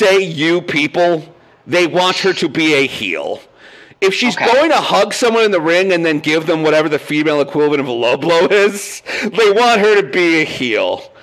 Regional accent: New York, United States; Yeah, look, I'm from Long Island, and we have the highest incidence of breast cancer in the nation because of that.

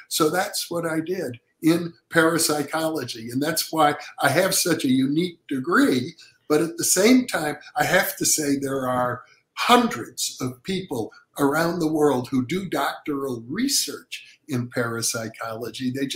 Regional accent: Wisconsin, United States; Well, to be honest, I grew up in the Midwest in Wisconsin.

